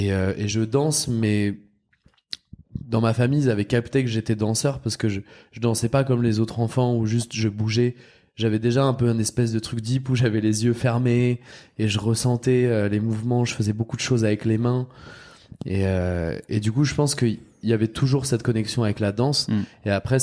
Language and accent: French; Champigny-sur-Marne, Île-de-France, France; Alors moi, j'ai grandi à Champigny-sur-Marne.